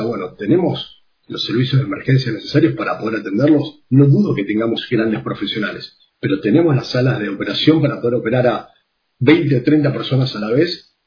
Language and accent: Spanish; Mar del Plata, Buenos Aires Province, Argentina; yo soy de Mar del Plata y en pleno verano un operativo de seguridad donde tenés más de 1 millón de personas